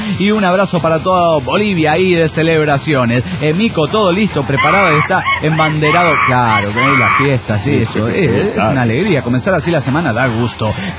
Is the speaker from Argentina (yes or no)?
no; Coatzacoalcos, Veracruz, Mexico; Hola, ¿cómo están, amigos?